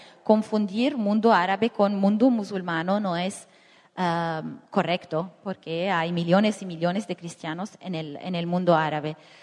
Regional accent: Beirut, Beirut Governorate, Lebanon; tengo un rapporto muy conflictual con mi país y con mi ciudad natal, con Beirut.

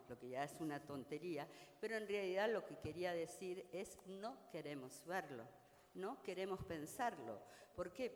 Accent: Argentina; also born or lived in Spain; yo vivía en España y escribí una novela, y como soy argentina

